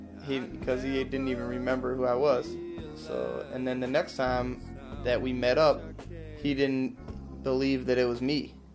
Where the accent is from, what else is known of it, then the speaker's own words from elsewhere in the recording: Detroit, Michigan, United States; maybe it's just growing up around Detroit.